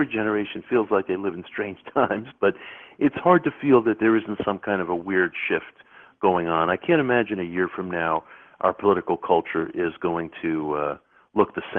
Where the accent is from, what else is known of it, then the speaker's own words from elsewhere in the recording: Queens, New York, United States; You know, I grew up in Queens in the 1970s.